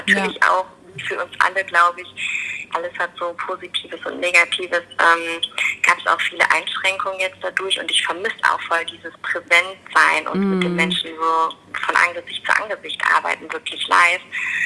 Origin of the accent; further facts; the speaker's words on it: Höhr-Grenzhausen, Rhineland-Palatinate, Germany; ich komme ursprünglich aus dem Westerwald, Höckrenzhausen, also ein Westerwälder Mädchen, bin auch noch sehr heimatverbunden